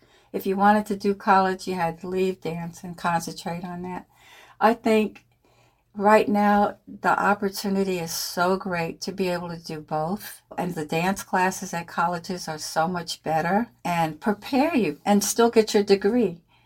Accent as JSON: {"language": "English", "town": "Harlem", "region": "New York", "country": "United States", "said": "Yes, we're from Harlem, but we are ballet dancers."}